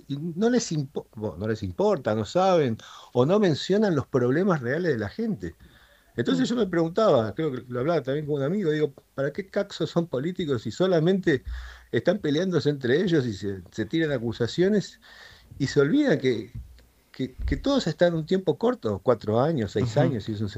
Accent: Argentina; Somos todos el mismo equipo, somos todos argentinos. Acá

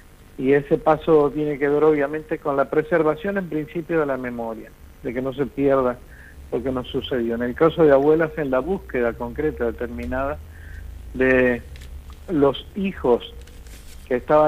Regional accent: Argentina

